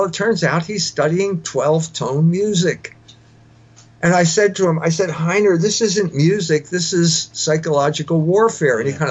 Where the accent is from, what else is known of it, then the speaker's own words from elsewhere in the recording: United States; I'm in Germany in 1970. I'm a rock star because I'm an American.